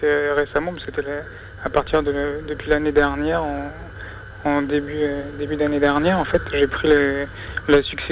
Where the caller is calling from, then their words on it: Pantin, Île-de-France, France; Là, je suis chez moi à Pantin, c'est-à-dire en banlieue parisienne.